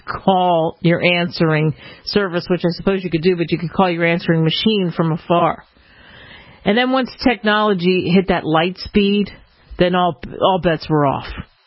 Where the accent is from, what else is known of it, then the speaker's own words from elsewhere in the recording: Maryland, United States; I grew up in Maryland.